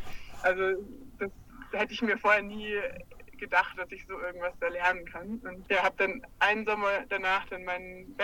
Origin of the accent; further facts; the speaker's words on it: Baden-Württemberg, Germany; ich komme eigentlich aus dem Schwarzwald.